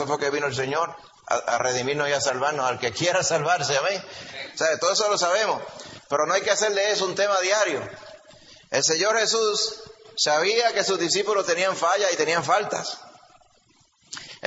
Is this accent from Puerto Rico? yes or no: yes; Puerto Rico